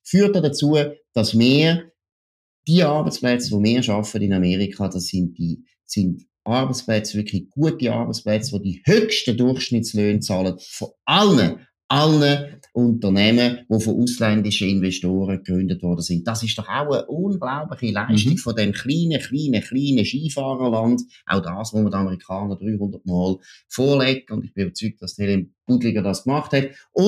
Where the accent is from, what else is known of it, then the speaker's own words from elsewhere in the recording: Switzerland; Und da müssen wir als Schweizer